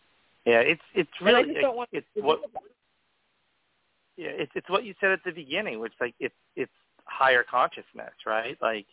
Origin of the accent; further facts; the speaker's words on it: Oklahoma, United States; for me, I could not be happier that I grew up in Oklahoma. Like, Oklahoma is such a super conservative state.